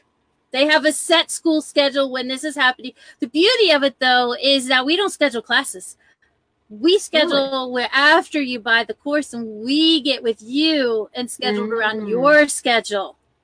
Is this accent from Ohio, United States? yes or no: yes; Ohio, United States; So in Scottish, yeah, I'm from Ohio.